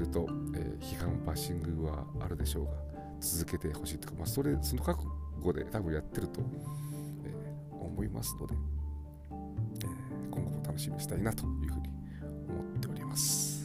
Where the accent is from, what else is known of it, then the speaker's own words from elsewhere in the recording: Nagoya, Aichi, Japan; 地元名古屋の